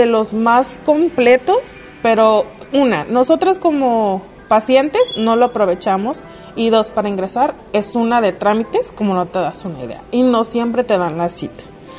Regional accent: Puerto Vallarta, Jalisco, Mexico; Yo, que soy de aquí de Puerto Vallarta

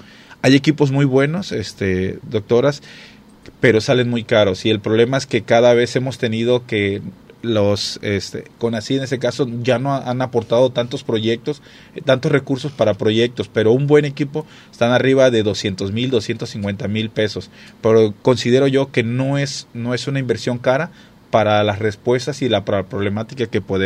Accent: Acapulco, Guerrero, Mexico; mi tierra o Acapulco, donde cometimos errores

